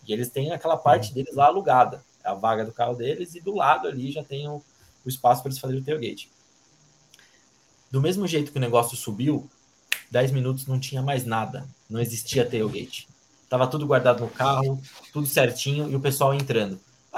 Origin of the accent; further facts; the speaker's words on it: Brazil; 98% das vezes é de onde vocês são. O cara sempre vem com isso. A gente fala do Brasil.